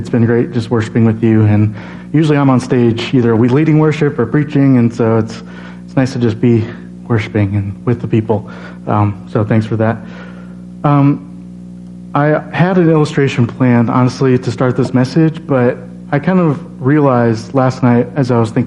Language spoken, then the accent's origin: English; Bloomington, Illinois, United States; But before that, I grew up in Bloomington, Illinois, so not too far from here. And as a kid, my family was Catholic, and so we went to Mass on Sundays